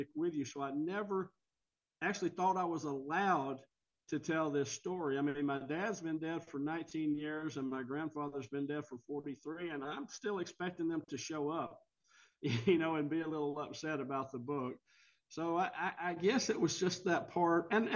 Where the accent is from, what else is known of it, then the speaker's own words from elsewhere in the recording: Alabama, United States; When I was a kid growing up on Sand Mountain in the northeast corner of Alabama, we were always followed by a black car with men in black suits.